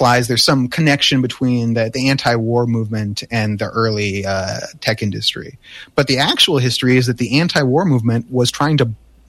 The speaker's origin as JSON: {"language": "English", "town": "Palo Alto", "region": "California", "country": "United States", "tie": "born or raised there", "said": "those used bookstores are where I got a lot of my education when I was growing up in Palo Alto."}